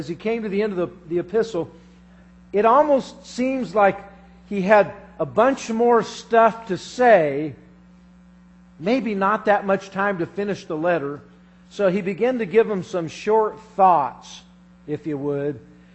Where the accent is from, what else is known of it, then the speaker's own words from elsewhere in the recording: Colorado, United States; And you know, I remember years ago, I'm from Colorado, and I was driving down the dirt road